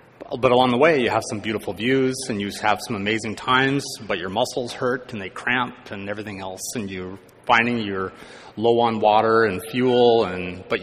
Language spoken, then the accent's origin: English; Niagara-on-the-Lake, Ontario, Canada; now in Squamish, Canada; I grew up in the Mennonite Brethren Church in southern Ontario in Niagara-on-the-Lake. I grew up on a fruit farm, peaches and cherries.